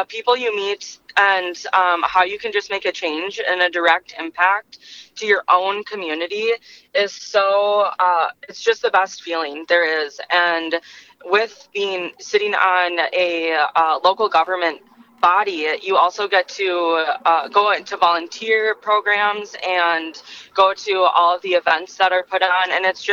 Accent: Hugo, Minnesota, United States; I grew up in Hugo, now I live in Forest Lake.

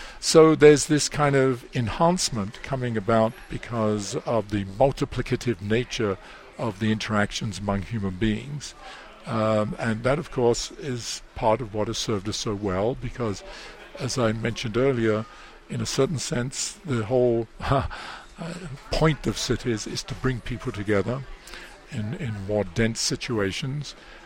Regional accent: England, United Kingdom; You know, I come from England

